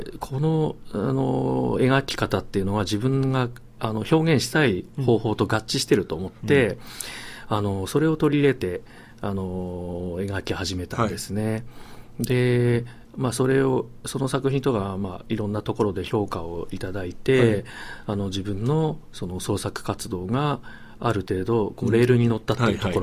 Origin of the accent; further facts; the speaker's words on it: Toyama, Japan; 自分の地元に、まあ、自分もよく行ってた神社が立山にあって